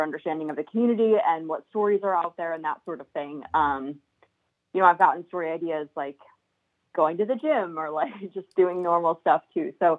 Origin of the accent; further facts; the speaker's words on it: Chicago, Illinois, United States; now in Fond du Lac, United States; No, yeah, I'm not from Fond du Lac. I'm actually from Chicago area. Decided to live in Fond du Lac when I was, you know, applying for this job.